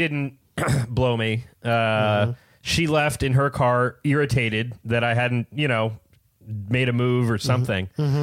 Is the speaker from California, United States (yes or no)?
no; Ohio, United States; I grew up in Ohio.